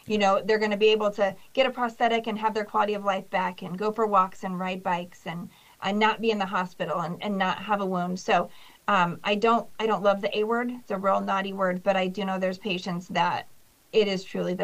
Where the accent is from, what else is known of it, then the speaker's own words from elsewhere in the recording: Media, Illinois, United States; now in Burlington, United States; So I grew up in Media, went to Southern High School when that existed. So so this is where I'm born and raised. I do live in Burlington, Iowa